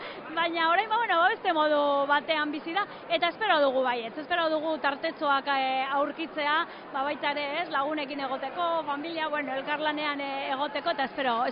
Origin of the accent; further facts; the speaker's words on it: Bilbao, Basque Country, Spain; ni Bilbokoa naiz, eta nire herriko jaiak dira